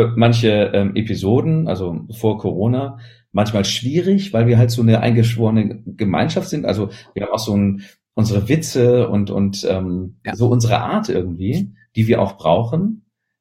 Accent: Berlin, Germany; Ich komme ja aus Berlin.

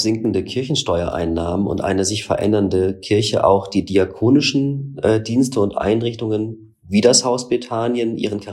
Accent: Mannheim, Baden-Württemberg, Germany; Mannheim ist und bleibt meine Heimat

